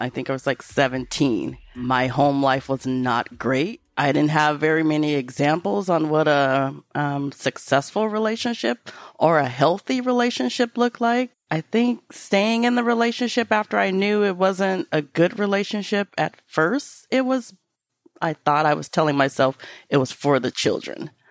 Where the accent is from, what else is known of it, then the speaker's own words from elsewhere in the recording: Portland, Oregon, United States; from Portland, Oregon, born and raised, mother of two adult children.